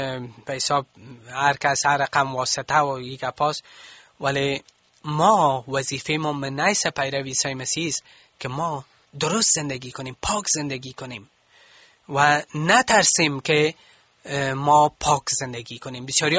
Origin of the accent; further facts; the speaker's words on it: Afghanistan; ما افغان هستیم. ما مردم ما را دوست داریم. ما قانون کشور ما را دوست داریم.